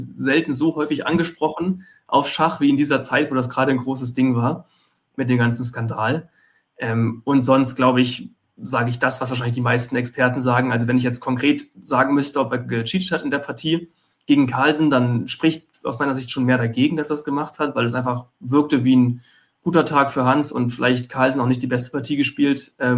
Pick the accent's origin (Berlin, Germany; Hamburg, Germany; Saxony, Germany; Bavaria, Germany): Hamburg, Germany; und ich bin ja auch aus Hamburg